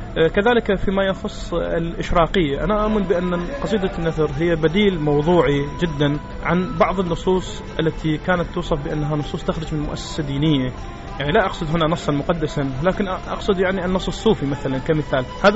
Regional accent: Baghdad, Baghdad Governorate, Iraq; من مواليد شهر 12 من عام 1982 من مواليد بغداد، تدرجت في المدارس الابتدائية والمتوسطة والإعدادية في مدينة الثورة

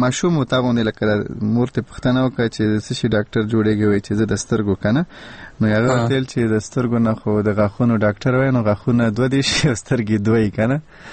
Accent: Jalalabad, Nangarhar, Afghanistan; زه د جلال آباد يم

